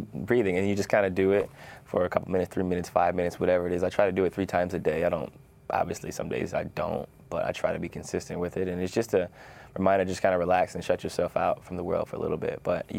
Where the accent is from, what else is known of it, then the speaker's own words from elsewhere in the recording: Canton, Ohio, United States; Like, I come from Canton, Ohio.